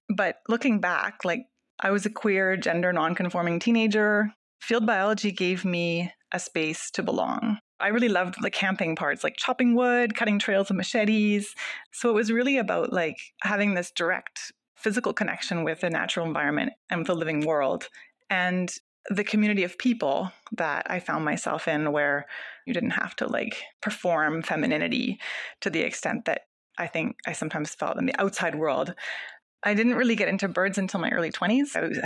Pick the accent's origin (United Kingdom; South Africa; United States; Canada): Canada; I'm white. I grew up in Canada, and I had this real connection with being outdoors. I grew up in the city.